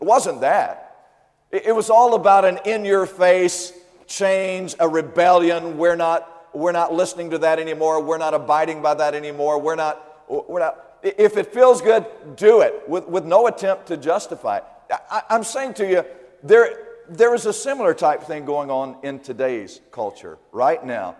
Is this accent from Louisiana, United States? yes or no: no; Alabama, United States; I grew up in South Alabama, and I tell you, it wasn't Mayberry, but you know, it was okay.